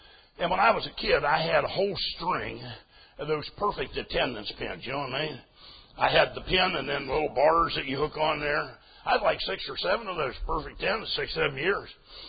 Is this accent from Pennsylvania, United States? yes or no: yes; Pennsylvania, United States; You know, I grew up in Pennsylvania, and as a boy, I was going to a Brethren church.